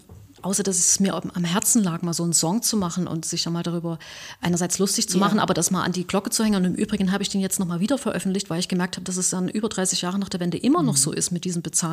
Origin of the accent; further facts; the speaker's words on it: Germany; Ich bin aus Deutschland und gut ist.